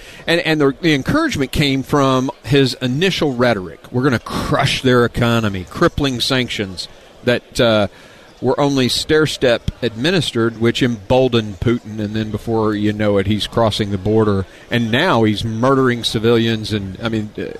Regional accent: United States; I'm an American citizen.

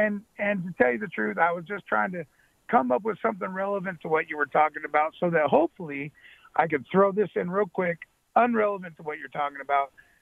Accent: Sacramento, California, United States; I am from Sacramento.

